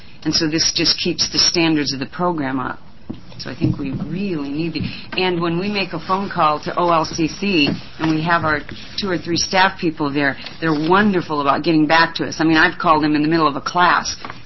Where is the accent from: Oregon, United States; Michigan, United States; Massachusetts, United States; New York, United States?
Oregon, United States; Richland; I'm from Richland, Oregon, way over there.